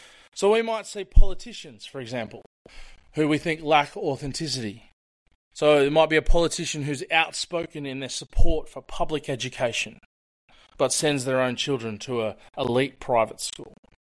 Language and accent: English; Australia; being the Aussie white town kid